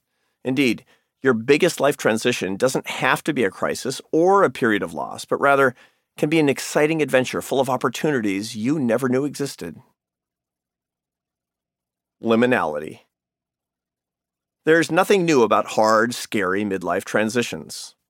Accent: Seattle, Washington, United States; Growing up in Seattle, I often fished in Puget Sound

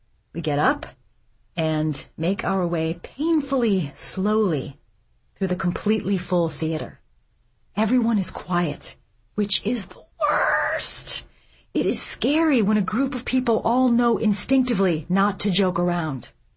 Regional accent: New York, United States; a theatrical convention that my husband and I can appreciate because we're from New York and we know about things.

